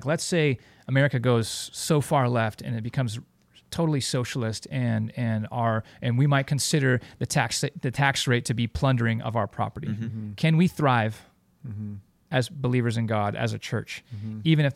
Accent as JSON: {"language": "English", "country": "United States", "said": "I am so American and entrenched in my like way of living"}